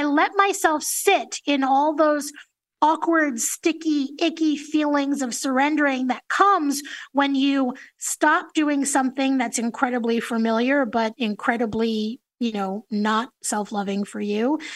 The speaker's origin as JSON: {"language": "English", "region": "New York", "country": "United States", "said": "because I'm a Jew from New York."}